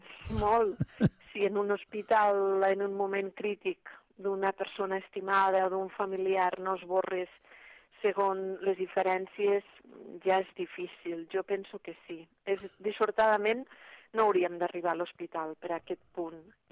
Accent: Torrelameu, Catalonia, Spain; Bé, jo sóc noia de poble, sóc de Torrelameu, de la Noguera, i evidentment no me n'acabo de desprendre mai, ni ho vull fer

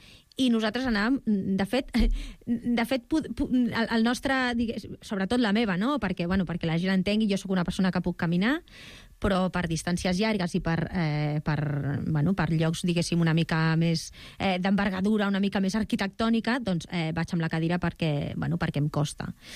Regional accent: Barcelona, Catalonia, Spain; jo vinc de Barcelona i vinc de poble.

